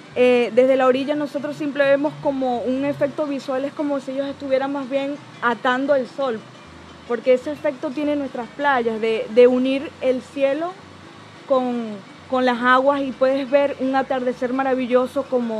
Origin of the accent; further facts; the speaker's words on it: Puerto Ordaz, Bolívar, Venezuela; now in Spain; Yo soy de Venezuela, del estado Bolívar, Puerto Ordaz, la ciudad de Puerto Ordaz.